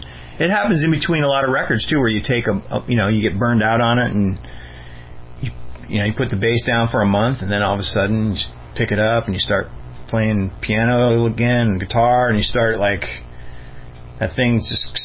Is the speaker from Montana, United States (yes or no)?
yes; Montana, United States; I was from Montana, so I was like probably went over my head, or just made me mad.